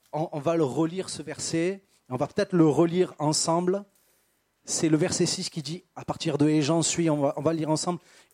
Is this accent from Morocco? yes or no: no; Marseille, Provence-Alpes-Côte d'Azur, France; je viens de Marseille, c'est pour ça.